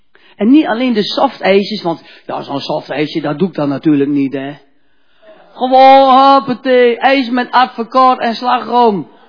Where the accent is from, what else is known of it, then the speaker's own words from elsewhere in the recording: Dalfsen, Overijssel, Netherlands; born there; Ja, en ik ben in Dallassen geboren, zo'n 500 meter vanaf de Vecht.